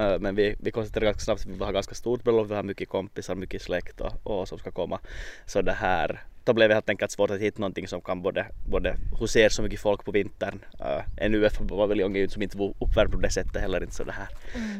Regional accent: Kronoby, Central Ostrobothnia, Finland; now in Vaasa, Finland; alltså Idas partner, och jag är hemma från Kronoby, men vi bor ju tillsammans i Vasa centrum då.

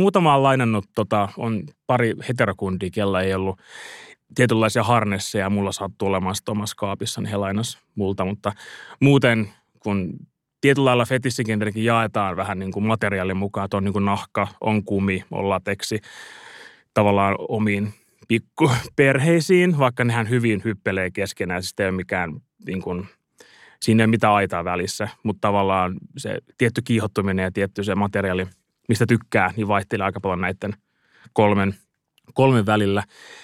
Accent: Helsinki, Uusimaa, Finland; mä oon helsinkiläinen

